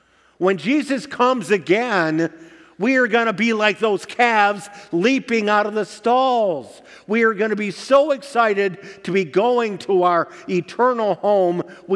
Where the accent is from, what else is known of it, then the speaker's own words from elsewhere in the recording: Michigan, United States; I don't have a farm. I grew up just outside of Detroit, so there weren't any farms around.